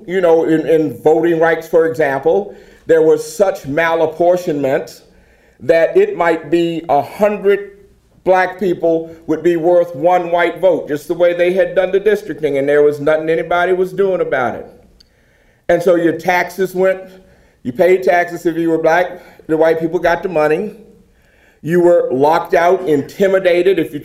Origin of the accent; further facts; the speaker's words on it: Norfolk, Virginia, United States; I was born at home in a black neighborhood, and we knew the boundaries of the black neighborhood. I'm from Norfolk, Virginia.